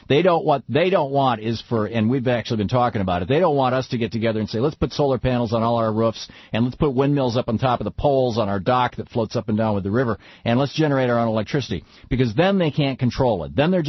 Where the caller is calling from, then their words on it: Portland, Oregon, United States; I'm in Portland, Oregon.